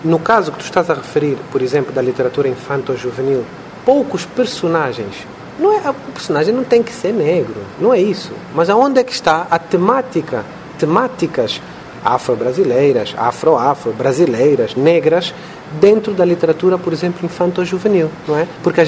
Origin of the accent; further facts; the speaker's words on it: Angola; now in Brazil; eu não sou brasileiro, sou angolano, não sou um cidadão daqui e, portanto, não gosto muito de comentar situações que eu acho que são políticas deste país.